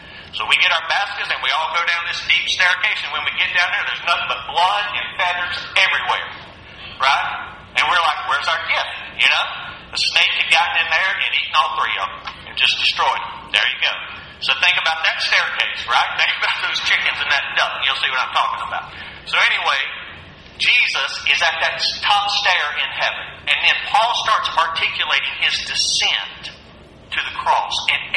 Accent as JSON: {"language": "English", "town": "Pickens", "region": "South Carolina", "country": "United States", "tie": "born or raised there", "also_born_or_lived": "Travelers Rest / Williamsburg / Virginia Beach", "lives_now": "Winnsboro, United States", "said": "I grew up in Pickens, South Carolina. The metropolis of Pickens, South Carolina. And then we upgraded and moved to Trappers Rest, South Carolina. And now I'm in Winsboro, so by way of Williamsburg and Virginia Beach."}